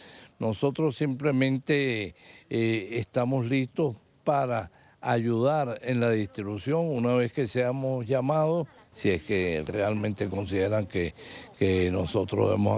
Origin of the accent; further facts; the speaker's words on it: Venezuela; porque somos venezolanos.